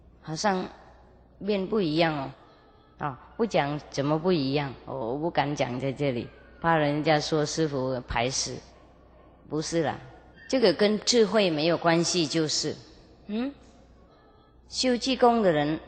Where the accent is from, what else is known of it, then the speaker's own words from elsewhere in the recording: Vietnam; 我们越南人呢，也有一些修行者